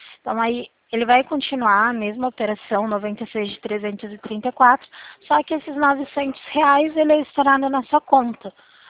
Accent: Limeira, São Paulo, Brazil

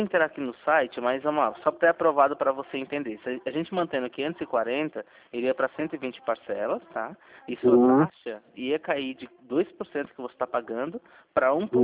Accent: Alagoas, Brazil; now in São Paulo, Brazil; Não, na verdade eu sou de Alagoas.

